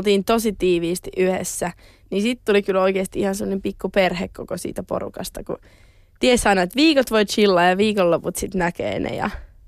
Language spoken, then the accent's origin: Finnish; Jyväskylä, Central Finland, Finland; musta tuntui, että mä tulin vähän Jyväskylästä silleen puskista